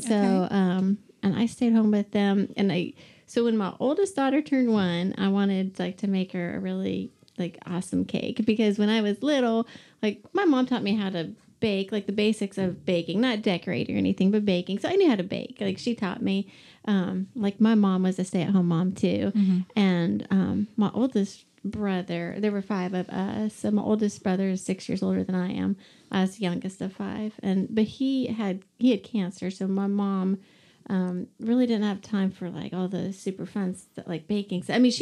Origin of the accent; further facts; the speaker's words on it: Columbus, United States; Well, I'm not here from here originally. I grew up in Columbus. So I moved here in 1997 when I got married.